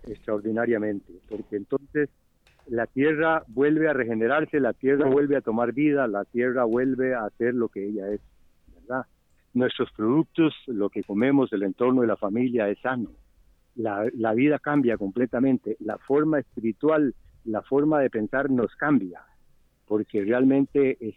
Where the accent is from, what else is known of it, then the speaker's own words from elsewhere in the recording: Sarchí, Alajuela, Costa Rica; Yo realmente soy oriundo de Sarchí, de Valverde Vega, y nací en una finca con 90 y resto de familias.